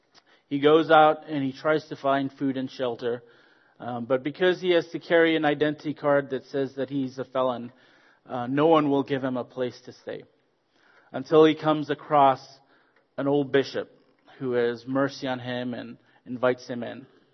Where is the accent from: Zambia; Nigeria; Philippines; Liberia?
Zambia; I am originally from Zambia. I was born in Zambia, and I'm half South African as well. My father's Zambian, and my mother's South African.